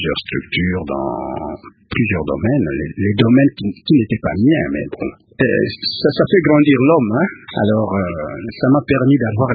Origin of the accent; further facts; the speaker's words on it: Kinshasa, DR Congo; Là où j'ai grandi avec mes parents et tout, et toute ma famille.